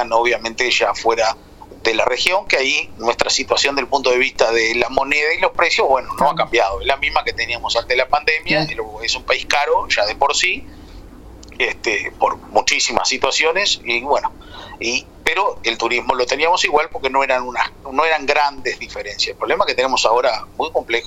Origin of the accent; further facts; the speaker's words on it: Uruguay; Y como uruguayo, muchas veces los uruguayos preferimos nuestra playa, ¿no?